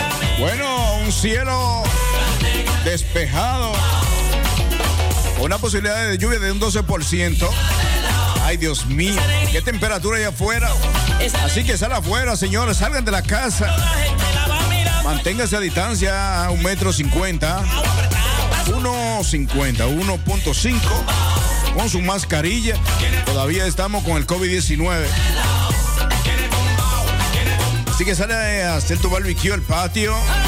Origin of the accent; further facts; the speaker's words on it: Dominican Republic; yo como dominicano siempre busco la manera